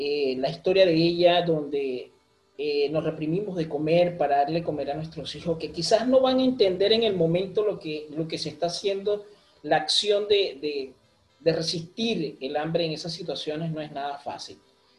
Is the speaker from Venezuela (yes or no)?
yes; Venezuela; moved away; Qué orgullo ser venezolano. Me siento muy orgulloso de venezolano. En algún momento salí de mi patria, pero mi patria jamás va a salir de mí.